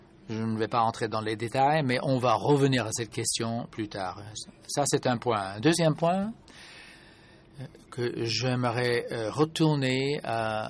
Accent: Senegal; je viens du Sénégal

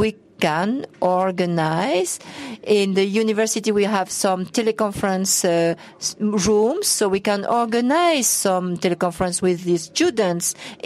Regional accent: Tunisia; English is a second language; from Tunisia.

